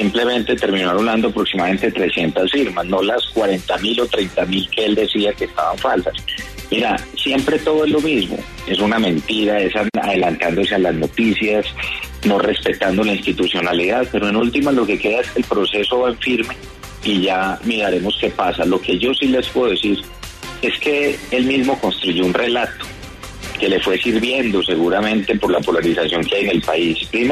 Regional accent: Medellín, Antioquia, Colombia; Yo la goberné durante 4 años, pero aparte de eso es mi ciudad, la ciudad donde yo nací, donde me tocó ver los peores momentos de la ciudad por el terrorismo, por la mafia.

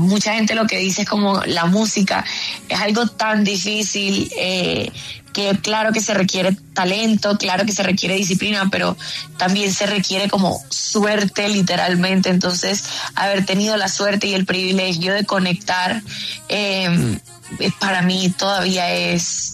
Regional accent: Barranquilla, Atlántico, Colombia; Soy barranquillera y amante de la costa caribe colombiana

